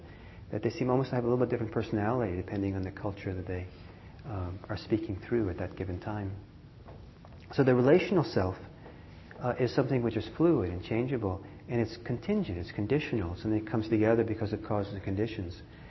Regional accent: Norway; also born or lived in Italy / United States; I grew up some in Norway, some in Italy, and some in the United States.

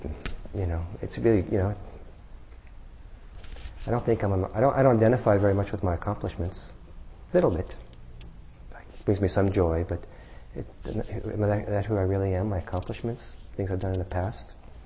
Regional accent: Norway; English is a second language; I'm Norwegian. I was born in Norway. I don't quite identify as an American.

